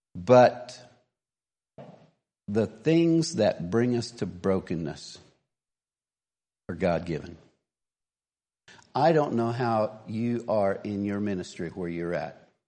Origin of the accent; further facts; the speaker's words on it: Tennessee, United States; I grew up in Tennessee and we had military base close